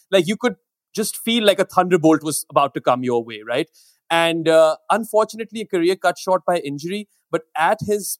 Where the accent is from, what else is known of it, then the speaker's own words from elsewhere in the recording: Pakistan; I hail from Pakistan.